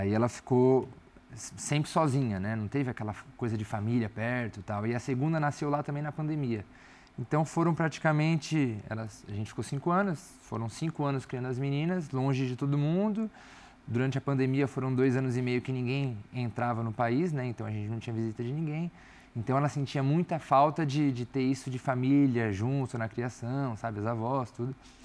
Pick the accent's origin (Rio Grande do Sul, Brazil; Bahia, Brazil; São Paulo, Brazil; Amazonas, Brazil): São Paulo, Brazil; sou de São Paulo, sabe? Minha família tá aqui